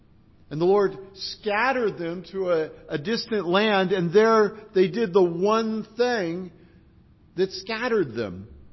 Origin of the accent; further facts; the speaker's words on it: California, United States; I grew up in California. I don't get that. And now I'm around fields of corn, and it's different.